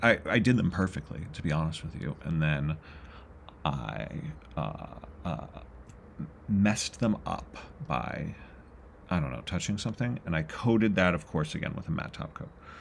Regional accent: New Jersey, United States; Of course, I'm from New Jersey, so I spent, there was a year or two when I just had a full set of acrylics

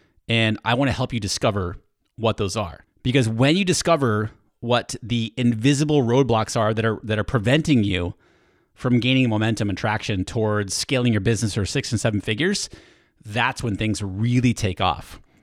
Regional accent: New Hampshire, United States; now in San Diego, United States; I am from New Hampshire originally. I love the change in seasons, but this is my favorite time of year here in San Diego, the winter time.

